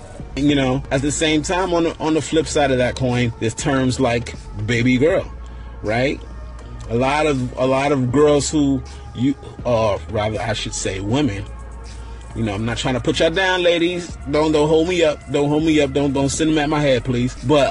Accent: Bronx, New York, United States; I'm from the Bronx. I'm from the BX.

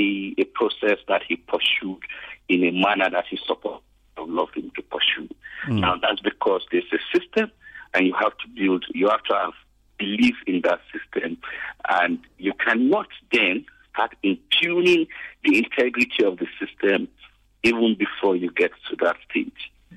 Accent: Nigeria; First, as a Nigerian. Second, as a lawyer.

